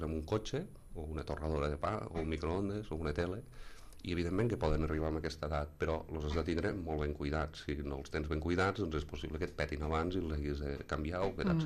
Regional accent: Vandellòs, Catalonia, Spain; jo ho dic perquè sóc de Vandellòs i aquesta situació la vaig viure més o menys de prop

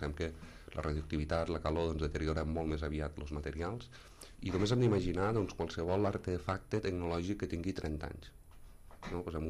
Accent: Vandellòs, Catalonia, Spain; jo ho dic perquè sóc de Vandellòs i aquesta situació la vaig viure més o menys de prop

